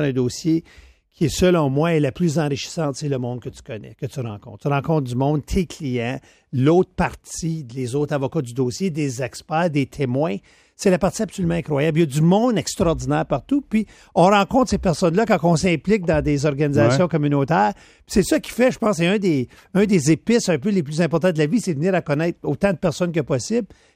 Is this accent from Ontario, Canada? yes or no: yes; Chelmsford, Ontario, Canada; je viens du nord de l'Ontario, dans un petit village de Chelmsford, où finalement, écoute, je dirais que c'était peut-être trois quarts de la population, peut-être un peu plus, qui était francophone, mais il y avait les anglophones.